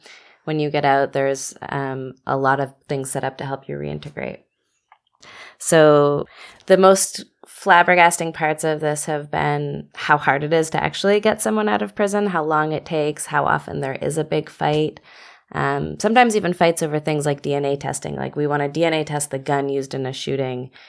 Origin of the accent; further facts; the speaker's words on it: Canada; I'm from Canada